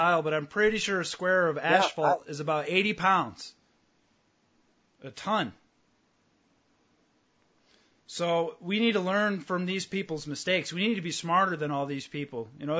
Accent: New York, United States; I mean, I grew up in Western New York, which gets brutally cold and the weather changes on a whim.

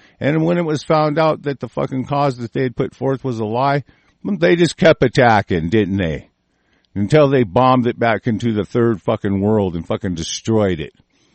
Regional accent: Daytona Beach, Florida, United States; born there; now in Oregon, United States; You're correct, but I was born in Daytona Beach.

